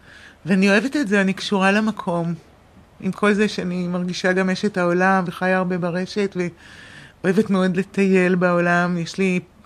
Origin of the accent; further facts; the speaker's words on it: Haifa, Haifa District, Israel; גדלתי בחיפה.